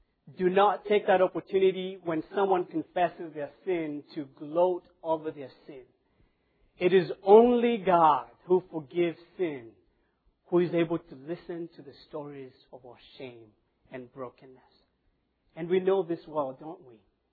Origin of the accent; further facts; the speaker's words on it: Kenya; I grew up in Kenya in a small village.